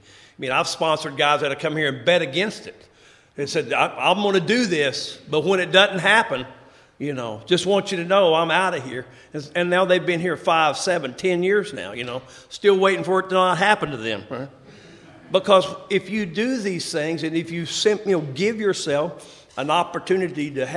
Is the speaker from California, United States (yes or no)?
no; Oklahoma, United States; also born or lived in West Texas; I was born in Texas. Grew up first 5 years of my life in West Texas. But my mom and dad were from that little town in southeast Oklahoma, so mom wanted to go home, so we moved home.